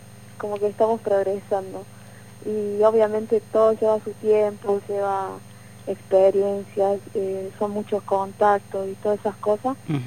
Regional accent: Tartagal, Salta, Argentina; now in Córdoba, Argentina; Tengo 25 años. Yo nací acá en Córdoba, pero viví prácticamente toda mi vida en Tartagal, con mi familia.

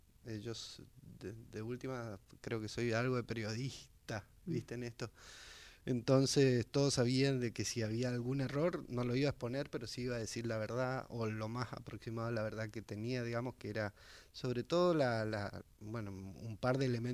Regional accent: Chaco, Argentina; Yo soy del Chaco, nací en el Chaco, uh-huh, y siempre cuento esto.

